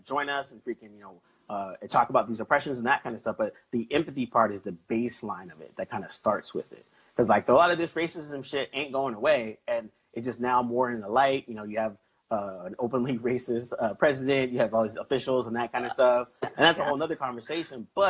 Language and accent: English; Milpitas, California, United States; when I grew up in Milpitas, California, and, like, you know, I hung with, you know, Filipinos and Vietnamese and Mian and freaking, you know, Chinese and Samoans and this.